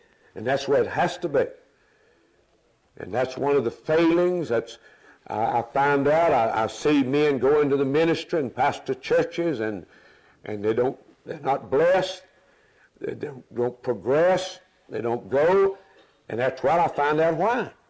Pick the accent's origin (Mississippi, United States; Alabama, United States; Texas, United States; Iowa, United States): Alabama, United States; Doris and I grew up in Alabama, and that's my home state. I still love my home state.